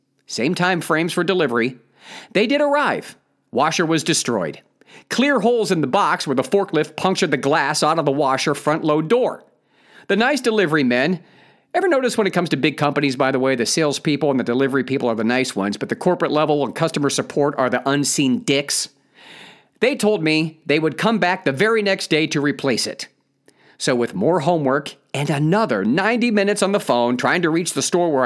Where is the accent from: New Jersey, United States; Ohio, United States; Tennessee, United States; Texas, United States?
Ohio, United States; moved away; also born or lived in Los Angeles; I moved back to my home state of Ohio from Los Angeles, aka Satan's colon, after 24 years.